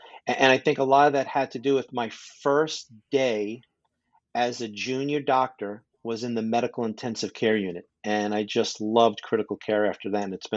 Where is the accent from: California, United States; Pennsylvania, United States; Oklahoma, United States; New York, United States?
New York, United States; Richmond Hill; So I'm a Queens boy. I grew up in Richmond Hill, Queens. I've been a New Yorker my whole life.